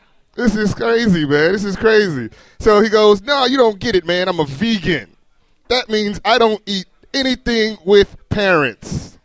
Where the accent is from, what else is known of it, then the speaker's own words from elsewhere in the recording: Gary, Indiana, United States; Right on, man, I'm from Gary, Indiana.